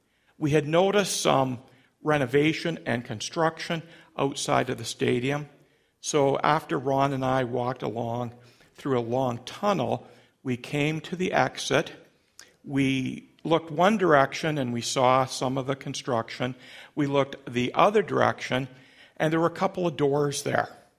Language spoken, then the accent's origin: English; London, Ontario, Canada; Now, I said, oh, Coach Marshall, we're from London.